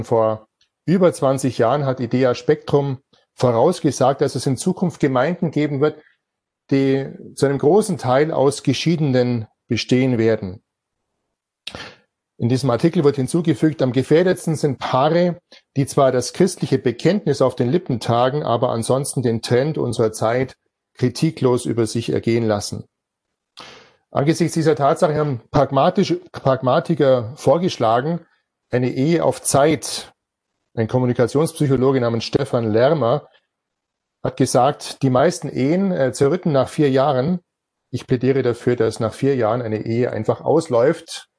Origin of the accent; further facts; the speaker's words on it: Ottobeuren, Bavaria, Germany; 54 Jahre alt. Wir kommen aus Ottobeuren.